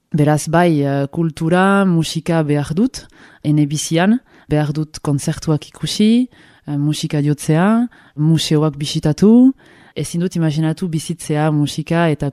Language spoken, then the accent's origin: Basque; Bayonne, Nouvelle-Aquitaine, France; also born or lived in Pau; Pauen sortu nintzen, baina egia erran gaur erraiten dut Baionakoa naizela. Zenta amabi urterekin eldu nintzen Baionarat. Eta hortik goiti Baionakoa sentitzen naiz.